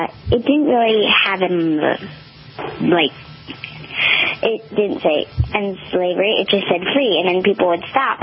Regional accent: Fairfax, California, United States; So I just set up my lemonade stand at my hometown and in Fairfax, California. And it's a little near San Francisco.

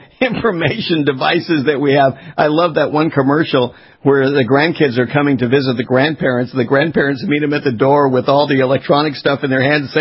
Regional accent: California, United States; Well, interestingly enough, Timothy, I grew up in California. I saw California go through a similar deal.

